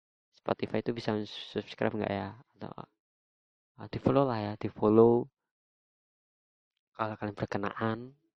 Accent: East Java, Indonesia; accent: Javanese (medok); Malang atau Surabaya. Gue tinggal di yang kota yang pucuk-pucuk lah ya. Makanya dari itu, maafin kalau gue ngomongnya agak medok, sedikit agak ada Jawanya gitu.

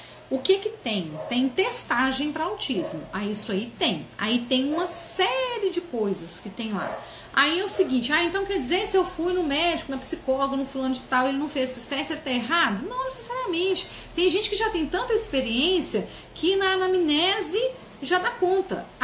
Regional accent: Pompeu, Minas Gerais, Brazil; Cada um, ou como dizendo minha terra, lá em Pompeu, cada um sabe onde o calo dói, né?

